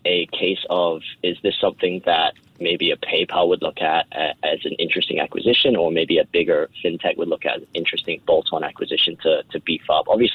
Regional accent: Hong Kong; I'm from Hong Kong

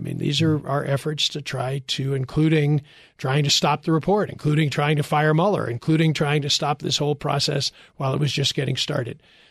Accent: United States; But the other thing, as an American, I mean, I breathe a huge sigh of relief

